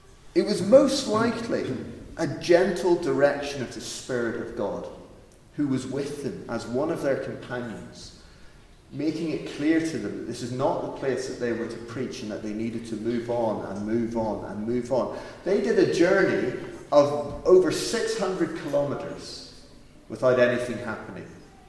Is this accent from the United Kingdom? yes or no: no; Ireland; my home nation is not Wales. It's not, I'm not Cymraeg. I'm from Ireland.